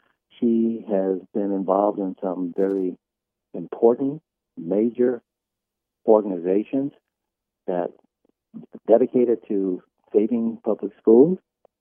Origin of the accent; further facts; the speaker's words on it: Michigan, United States; because we're both so thrilled that we're from Michigan, we've got a long history